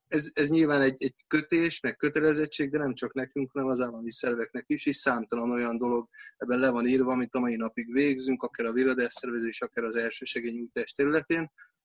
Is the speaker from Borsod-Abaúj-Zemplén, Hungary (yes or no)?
no; Budapest, Hungary; Szerintem ilyen kb. 7-8 éve lakok itt. Én Rákoskeresztúri gyerek vagyok, 17. kerületben születtem, ott nevelkedtem. Aztán, amikor beköltöztem, hát nyilván már a párommal kezdtünk le a második kerületben lakni. Először egy kis lakásban, most, hogy gyermek van egy nagyobban.